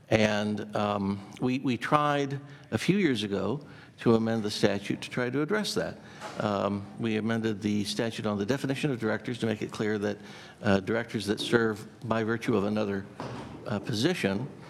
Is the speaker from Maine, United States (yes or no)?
no; San Diego, California, United States; I'm from San Diego, a lawyer down there.